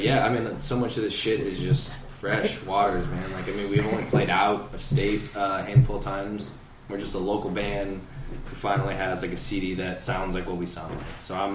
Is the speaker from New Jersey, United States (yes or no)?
no; Illinois, United States; Like I'm from Illinois. Sean's from Illinois.